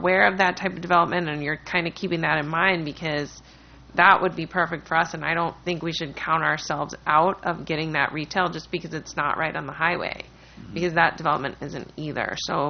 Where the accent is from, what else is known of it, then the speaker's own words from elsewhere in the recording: Ohio, United States; in my mind tiny because I'm from Ohio, mini mall